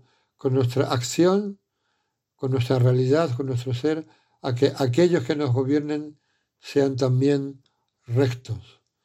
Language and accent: Spanish; Spain; muchos de nosotros, como el que os habla, ha nacido aquí, yo soy español